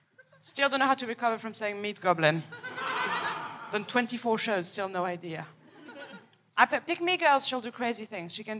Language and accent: English; Paris, Île-de-France, France; I am from Paris, from the outskirts.